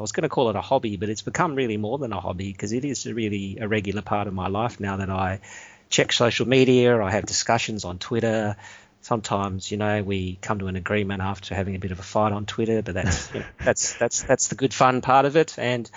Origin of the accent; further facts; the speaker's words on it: Australia; So I'm an Australian doctor.